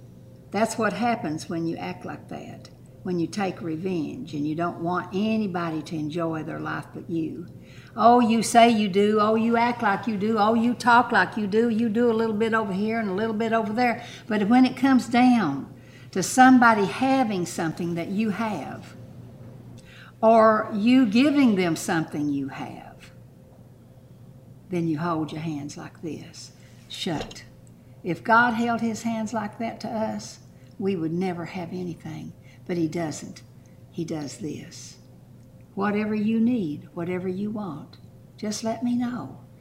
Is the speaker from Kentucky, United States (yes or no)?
yes; Kentucky, United States; I come from Eastern Kentucky up in the Appalachian Mountains, and my grandfather came from Catanzaro, Italy, and he came into a land of America